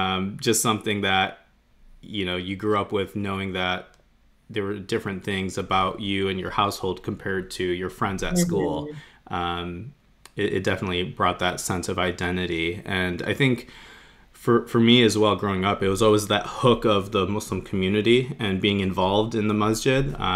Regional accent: Livonia, Michigan, United States; growing up in Michigan, we lived in the city of Livonia, which was once dubbed the whitest city in the United States.

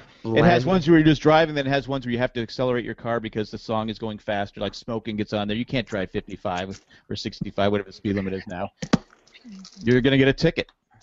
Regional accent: California, United States; see, I grew up in California, and they started shooting people.

